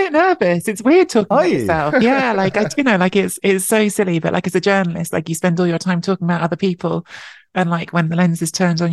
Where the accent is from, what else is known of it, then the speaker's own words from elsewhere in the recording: London, United Kingdom; So I was born in London, grew up in London. My dad is Italian. He grew up in Italy and moved to Italy when he was in his 20s, met my mum, and they stayed in London. So yeah, I was born and grew up in London.